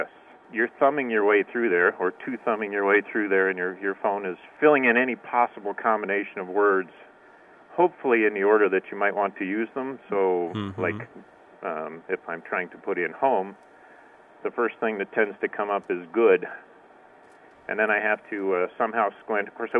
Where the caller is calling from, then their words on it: Poway, California, United States; I'm from Poway, California.